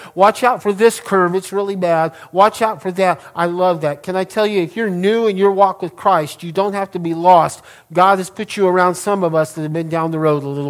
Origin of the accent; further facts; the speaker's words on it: New Mexico, United States; go to Tome, New Mexico. It's down close to my hometown.